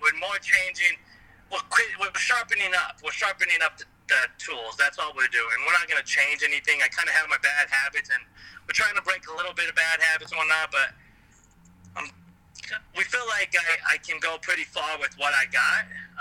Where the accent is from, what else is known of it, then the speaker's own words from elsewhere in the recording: Colorado, United States; I work and own a company in Colorado at my hometown.